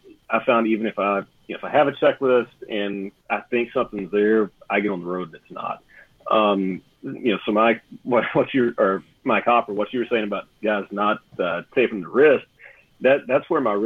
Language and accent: English; Texas, United States; You had to know the local emergency number, which is something I grew up with in Deep East Texas